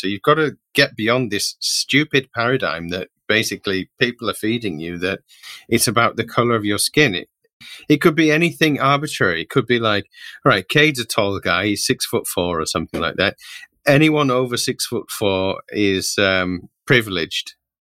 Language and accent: English; United Kingdom; now in South Korea; I mean, I'm here in South Korea as an immigrant to this country. But I come from the United Kingdom, which is a very diverse place itself.